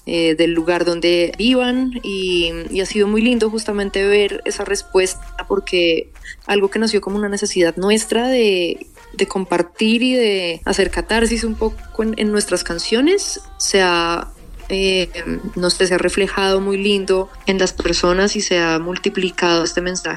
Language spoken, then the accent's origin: Spanish; Bogotá, Colombia; otras somos de Bogotá y nos unimos por la música